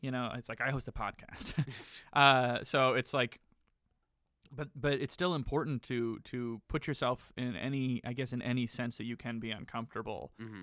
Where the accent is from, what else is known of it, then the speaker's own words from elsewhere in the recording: Michigan, United States; I was wearing Detroit gear, I'm from Michigan